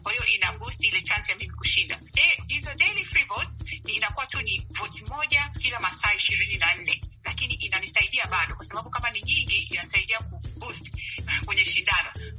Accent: Tanzania; now in United States; Kwa mfano kama mimi ni Mtanzania, ina maana nikishinda kwa Watanzania au kwa Afrika, hichi ni kitu kizuri

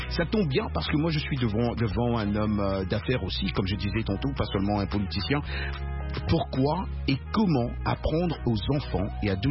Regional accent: Ituri, DR Congo; il règne encore l'insécurité chez nous en Iturie.

